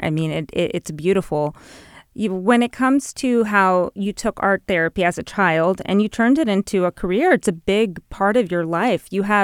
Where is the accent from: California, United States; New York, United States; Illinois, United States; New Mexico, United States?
California, United States; Los Angeles; I'm from Los Angeles. I went to LAUSD. I'm from Northeast LA.